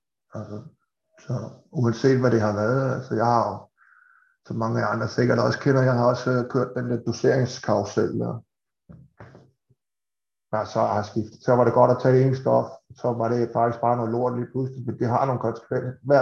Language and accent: Danish; Capital Region of Denmark, Denmark; also born or lived in Østerbro; hvis jeg skal sige, hvor jeg kommer fra, så er det Vestegn, det er sådan det, jeg har mest sådan tilknytning til. Men når sandheden skal frem, så har vi boet rigtig mange steder, som på grund af min fars arbejde.